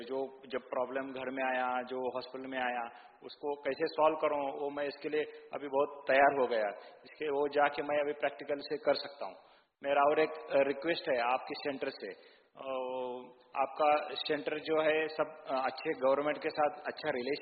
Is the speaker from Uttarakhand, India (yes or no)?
no; Belagavi, Karnataka, India; मैं कर्नाटक बेलगाम डिस्ट्रिक्ट से बिलोंग करता हूँ।